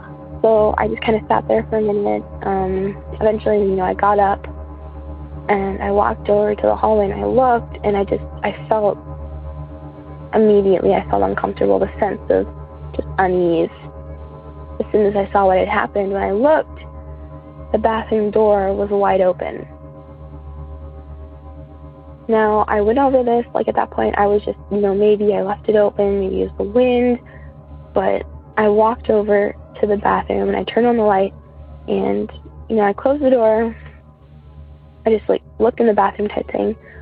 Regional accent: San Diego, California, United States; I don't know if I said my name before, but … from San Diego, California.

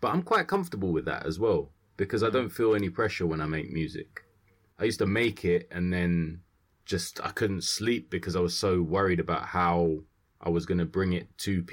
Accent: Kilburn, London, United Kingdom; I'm from Kilburn, and I was like around my mum's in Willesden

